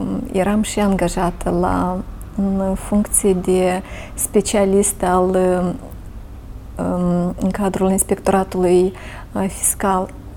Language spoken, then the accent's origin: Romanian; Cahul, Cahul District, Moldova; eu sunt de la Cahul, suntem mai aproape de părinții mei